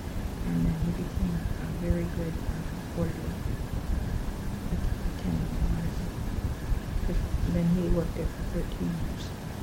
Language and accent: English; Bridgeville, Pennsylvania, United States; I was born in Bridgeville, Pennsylvania, at Presley Road. I think it was 123. And I was born at home on April 7th, 1937.